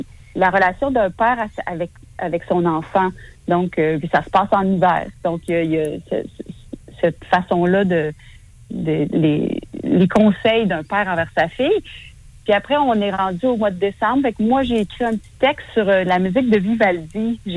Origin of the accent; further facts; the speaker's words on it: Quebec, Canada; Là, je suis née en Mauricie. On avait un lac derrière la maison où j'ai grandi.